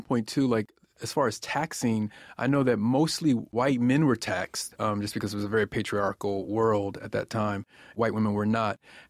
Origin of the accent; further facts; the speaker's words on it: Cincinnati, Ohio, United States; I am born and raised in Cincinnati, both of my parents. I believe three out of my four grandparents.